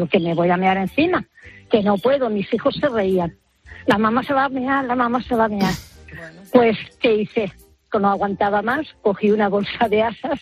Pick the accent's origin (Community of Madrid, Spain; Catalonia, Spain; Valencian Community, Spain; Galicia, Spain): Valencian Community, Spain; Elche; somos de Elche, y nos íbamos a Cabo de Gata o a Palomares, por ahí, de acampada libre